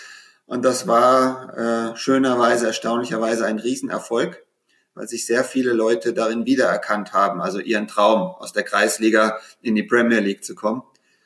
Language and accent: German; Frankfurt, Hesse, Germany; moved away as an adult; in Frankfurt, wo ich herkomme.